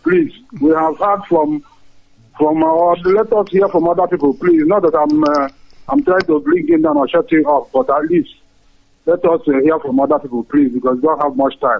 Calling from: Pakistan; I'm calling from Pakistan.

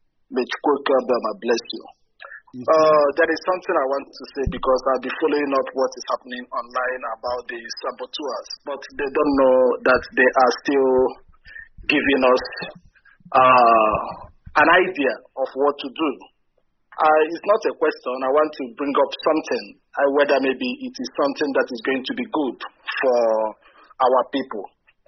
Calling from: Azerbaijan; I'm calling from Azerbaijan.

